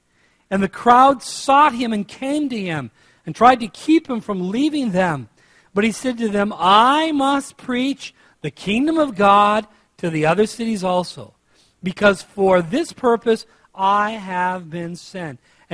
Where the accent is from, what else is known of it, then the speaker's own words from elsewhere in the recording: Aurora, Minnesota, United States; Now, I grew up in Aurora, Minnesota, and between Aurora and Boabic is a lake.